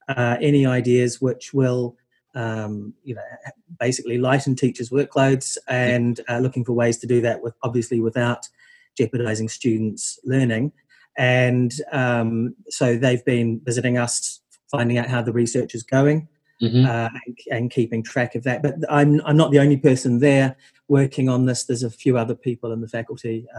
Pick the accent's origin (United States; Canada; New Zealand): New Zealand; accent: New Zealand; now in Cambridge, United Kingdom; I grew up in New Zealand, as the accent probably gives away. I went to a state school, as is typical in New Zealand, was a country school